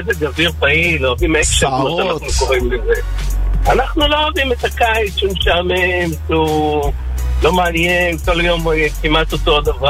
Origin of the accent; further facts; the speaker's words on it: Bat Yam, Tel Aviv District, Israel; נולדתי בבת ים, ואני רגיל לים, אז אולי בגלל זה.